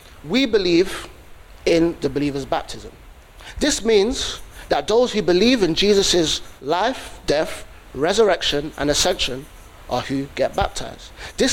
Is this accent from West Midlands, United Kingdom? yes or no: no; Hackney, London, United Kingdom; born there; So I was born in Hackney, the north side of the bridge.